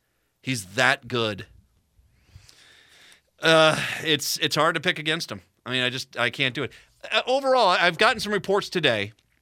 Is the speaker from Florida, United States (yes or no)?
no; Rhode Island, United States; also born or lived in Minnesota; I grew up in, I was born in Minnesota. I grew up in Rhode Island.